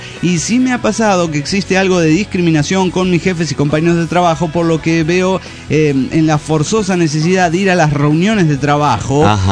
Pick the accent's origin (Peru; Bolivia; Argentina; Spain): Peru; Lima; de Lima, Perú.